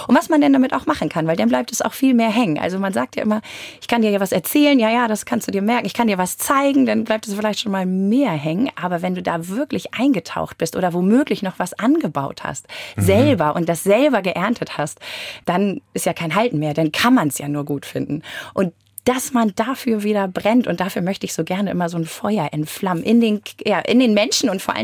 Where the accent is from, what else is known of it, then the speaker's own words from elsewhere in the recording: Schleswig-Holstein, Germany; Und ich selber komme auch vom Hof, bin aus Schleswig-Holstein und bin aber ein Grünlandkind. Wir haben Milchkühe bei uns und unseren Hof gibt es noch von 1669.